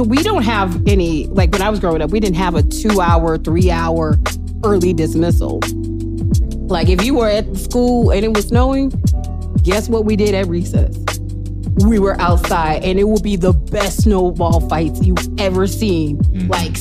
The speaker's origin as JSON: {"language": "English", "town": "Chicago", "region": "Illinois", "country": "United States", "tie": "born or raised there", "said": "even though I grew up in Chicagoland, right, if it snowed, we still went to school."}